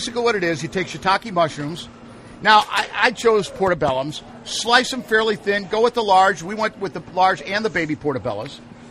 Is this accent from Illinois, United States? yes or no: yes; Sycamore, Illinois, United States; Well, they don't say it like I do because I'm from Sycamore, Illinois